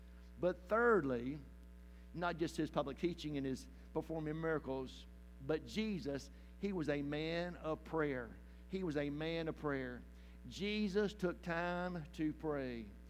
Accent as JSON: {"language": "English", "town": "Live Oak", "region": "Florida", "country": "United States", "tie": "born or raised there", "said": "It's kind of like when I grew up in Live Oak. It was pretty dead."}